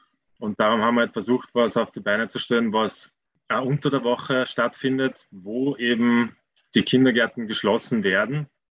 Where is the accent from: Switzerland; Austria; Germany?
Austria; Vienna; ich bin aus Wien